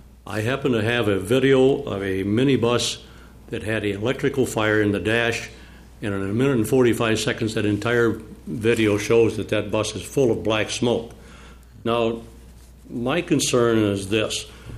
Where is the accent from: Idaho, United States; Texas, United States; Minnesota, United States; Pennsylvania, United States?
Minnesota, United States; St. James; I'm from St. James, Minnesota.